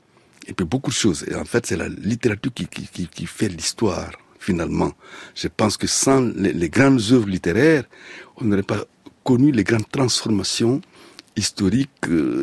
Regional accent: Guinea; non seulement j'avais coupé le cordon ombilical avec mon pays d'origine, mais cela se passait très très mal en Guinée.

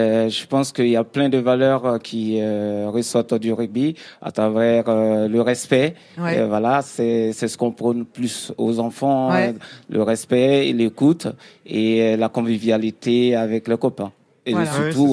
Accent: Benin; also born or lived in Côte d'Ivoire; Ben, j'ai grandi au Bénin, en Côte d'Ivoire.

